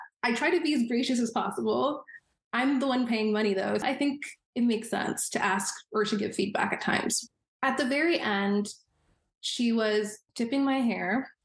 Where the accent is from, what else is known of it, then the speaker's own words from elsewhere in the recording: United States; I'm a Nigerian American girl. I have my manners.